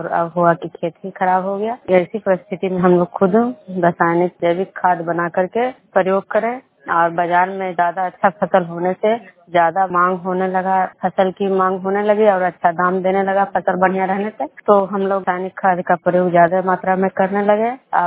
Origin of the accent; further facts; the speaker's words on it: Khujra, Bihar, India; मैं विष्णु प्रोग्राम खुजरा पंचायत नालंदा जिला नालंदा प्रखंड के निवासी हूँ।